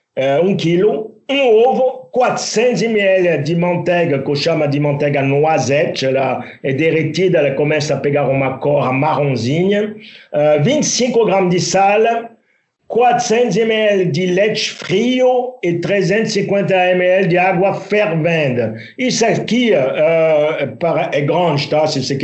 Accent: Roanne, Auvergne-Rhône-Alpes, France; born there; Portuguese is a second language; minha cidade natal, eu não vou falar mal da minha cidade natal

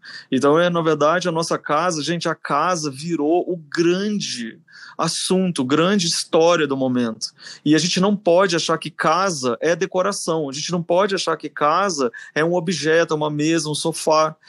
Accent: Minas Gerais, Brazil; eu sou mineiro, né? Então eu relembro dessas coisas de Minas

